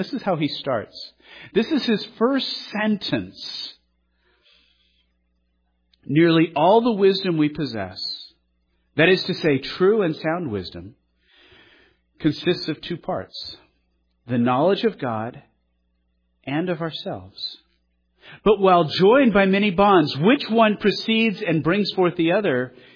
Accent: Colorado Springs, Colorado, United States; Robert and I grew up in Colorado Springs.

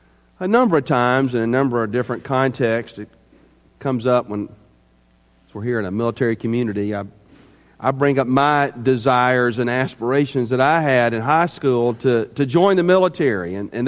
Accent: Birmingham, Alabama, United States; I wrote every congressman in the state of Alabama. I grew up in Birmingham.

